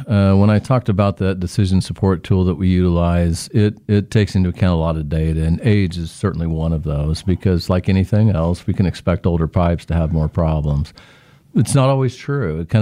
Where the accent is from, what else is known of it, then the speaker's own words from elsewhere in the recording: Newton, Kansas, United States; I'm from Newton.